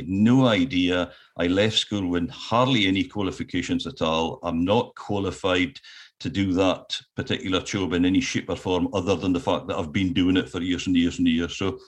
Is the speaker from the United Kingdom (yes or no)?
yes; Scotland, United Kingdom; accent: Orkney; I got a letter for the Scots Tongue Society congratulating me on maintaining my strong Orkney accent.